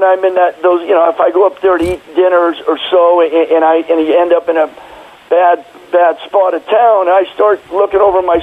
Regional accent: San Francisco, California, United States; No, I grew up in San Fran.

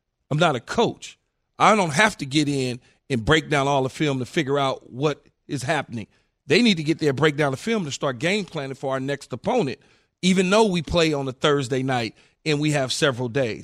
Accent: California, United States; now in Tampa, United States; For instance, I'm in Tampa Bay. I play for the Bucks. We go out to San Francisco. I'm from California. My kids live in the Bay Area with their mom.

